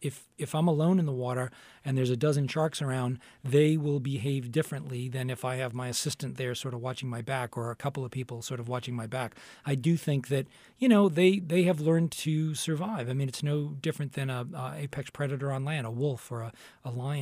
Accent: New England, United States; I grew up in New England and in sort of the Gulf of Maine, so those temperate, colder waters attract me.

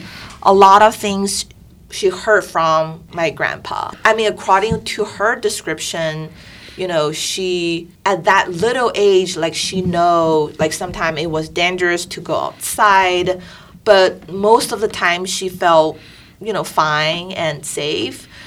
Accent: China; English is a second language; So my hometown, I would describe it as very like industrial because of the railway and the transportation.

